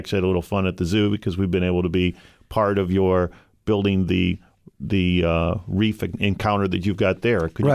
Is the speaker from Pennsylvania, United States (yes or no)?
yes; Pennsylvania, United States; now in Lansing, United States; I grew up in Pennsylvania.